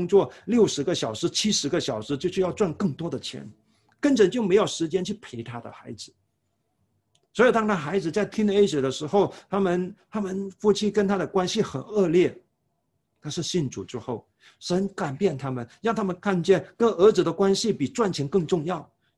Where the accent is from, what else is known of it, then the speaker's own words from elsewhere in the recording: China; 我们中国人常常有一个望子成龙、望女成凤的一个的心态